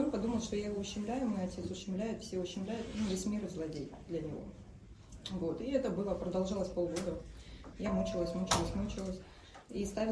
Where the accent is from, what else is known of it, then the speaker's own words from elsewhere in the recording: Ukraine; Мы с Украины.